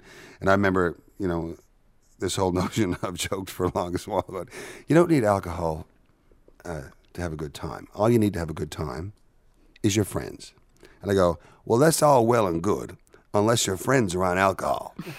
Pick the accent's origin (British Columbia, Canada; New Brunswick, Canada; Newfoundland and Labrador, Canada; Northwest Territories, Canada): Newfoundland and Labrador, Canada; Petty Harbor; born or raised there